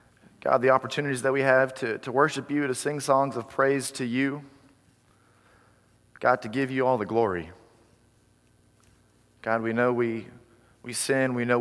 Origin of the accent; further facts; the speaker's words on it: Oklahoma, United States; also born or lived in Muskogee; I grew up in Oklahoma. I was born in Muskogee, so I'm an … those of you that know. And grew up in Oklahoma kind of all over.